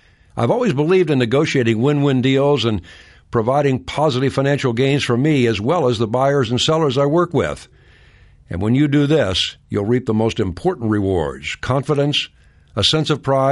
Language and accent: English; Delaware, Ohio, United States; I learned self-discipline as a boy growing up in Delaware, Ohio, when I became a young entrepreneur and began delivering newspapers and cutting lawns.